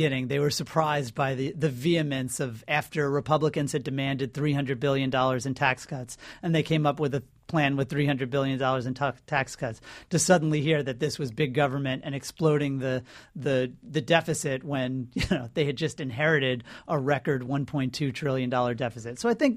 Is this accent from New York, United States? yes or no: yes; Sea Cliff, New York, United States; You're in my hometown.